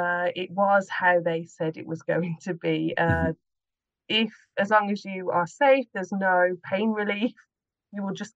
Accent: Birmingham, West Midlands, United Kingdom; now in Slovakia; I'm from Birmingham in the UK.

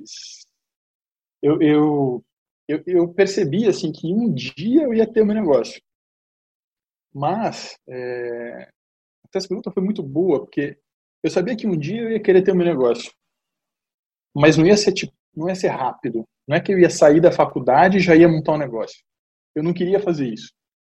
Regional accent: São Paulo, Brazil; born there; Eu nasci em São Paulo, e quando eu tinha ali quase 5 anos

